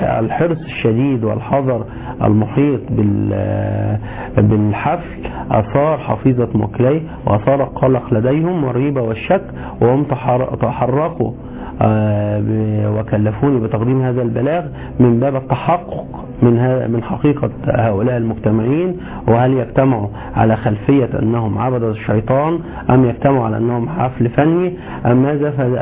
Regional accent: Egypt; منوازع ضميري كمصري.

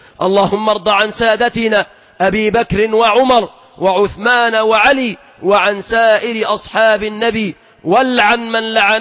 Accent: Egypt; بلادنا مصر

